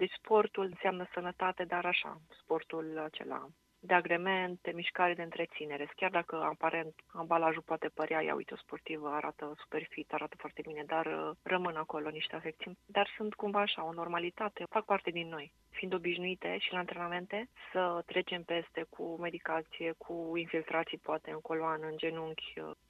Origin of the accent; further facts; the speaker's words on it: Reghin, Mureș County, Romania; eu fiind din Reghin, născută și crescută la Reghin.